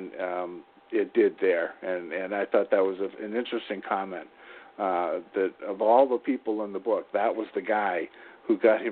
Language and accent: English; New Jersey, United States; I'm an author from New Jersey.